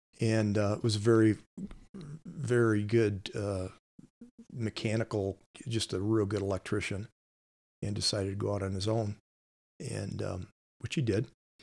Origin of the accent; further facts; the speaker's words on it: Detroit, Michigan, United States; also born or lived in Southfield; Yeah, I was born in Detroit at Mount Carmel Mercy Hospital, which is no longer there, but actually lived in Southfield, Michigan, which is north of Detroit, till I was 5 years old. Then we moved into Detroit